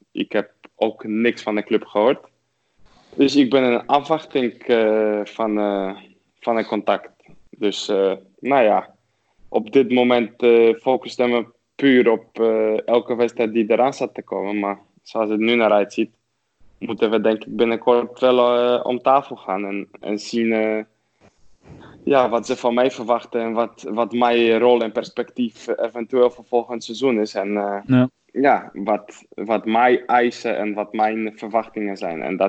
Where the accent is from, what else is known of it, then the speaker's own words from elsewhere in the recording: Poland; Dutch is a second language; Ik ben heel trots dat ik Pools ben. Ik ben heel trots waar ik vandaan kom.